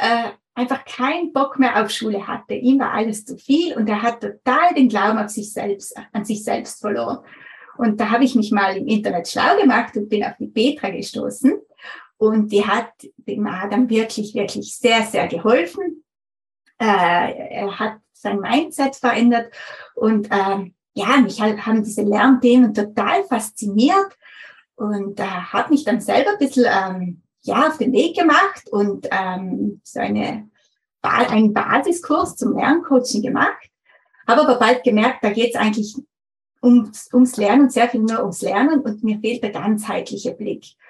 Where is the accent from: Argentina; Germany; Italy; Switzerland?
Italy; Trentino-Alto Adige; ich komme aus dem Grödnertal, also Südtirol, Italien.